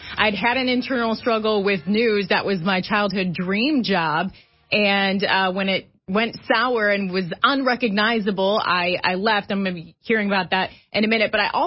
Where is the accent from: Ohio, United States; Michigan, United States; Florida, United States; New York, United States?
Ohio, United States; here's my story. I grew up in Northwest Ohio, a shy and pretty sheltered homeschooled kid.